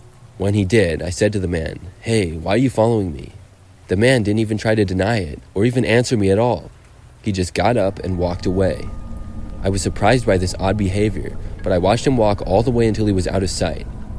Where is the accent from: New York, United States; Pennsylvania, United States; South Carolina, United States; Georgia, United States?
South Carolina, United States; I was visiting Minnesota from my home state of South Carolina.